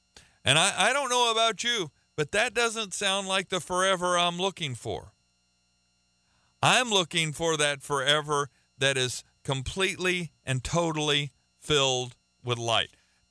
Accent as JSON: {"language": "English", "region": "Oklahoma", "country": "United States", "lives_now": "Florida, United States", "said": "I'm from Oklahoma. We call Texas a suburb of Oklahoma."}